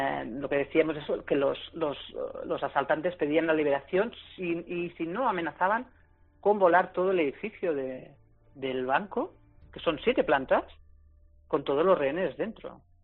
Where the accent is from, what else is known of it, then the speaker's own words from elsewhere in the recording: Barcelona, Catalonia, Spain; yo soy de Barcelona, entonces tiene como muchas lecturas, ¿no?